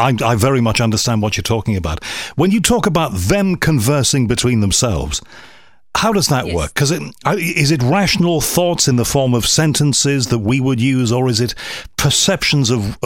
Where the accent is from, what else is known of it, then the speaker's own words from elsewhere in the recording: United Kingdom; you know, being British, and we care about animals here